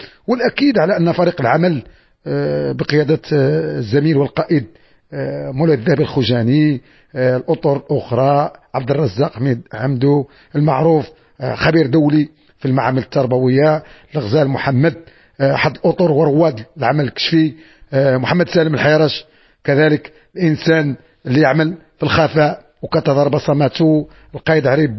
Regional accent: Morocco; لأن نحن مغاربة بصفة عامة

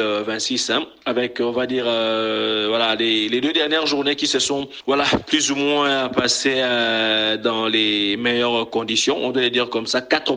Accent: DR Congo; Mais bon, nous on est congolais

